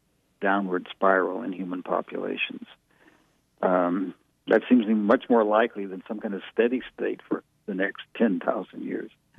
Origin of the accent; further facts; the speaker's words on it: California, United States; also born or lived in Great Plains; now in Oregon, United States; Well, I'm living in Oregon now, but I grew up in Southern California, Mojave Desert, and on the Great Plains. And so I've grown up all my life as a Westerner